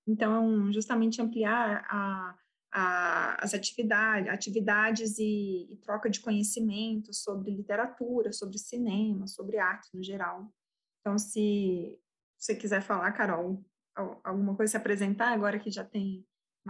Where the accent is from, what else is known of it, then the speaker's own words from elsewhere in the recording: Brasília, Federal District, Brazil; sou professora de literatura, sou de Brasília, então fiz meu mestrado e doutorado na Universidade de Brasília.